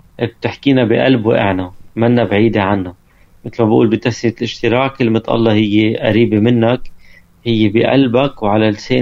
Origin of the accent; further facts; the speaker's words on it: Lebanon; now in Bahrain; شهر واصل على البحرين وأنا عابر من لبنان للبحرين